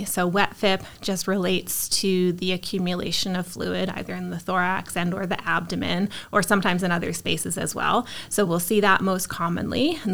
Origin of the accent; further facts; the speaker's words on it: East Coast, Canada; now in Guelph, Canada; So I'm originally from the East Coast. I came to Guelph with the intention of being here for a year to do my internship in small animal medicine and surgery.